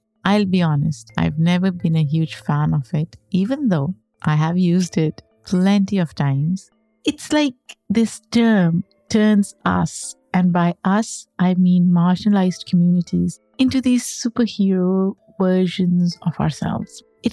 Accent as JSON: {"language": "English", "town": "Lahore", "region": "Punjab", "country": "Pakistan", "tie": "born or raised there", "moved": "yes", "lives_now": "United States", "said": "I loved winters when I was growing up in Pakistan. And now I can't take winters in the US anymore, especially Northeast."}